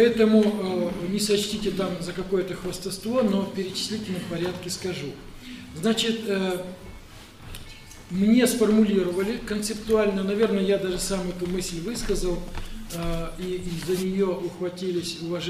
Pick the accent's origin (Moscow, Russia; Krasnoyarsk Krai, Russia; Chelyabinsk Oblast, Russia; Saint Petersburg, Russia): Chelyabinsk Oblast, Russia; Я сам родом из Емельяновской, Челябинской области.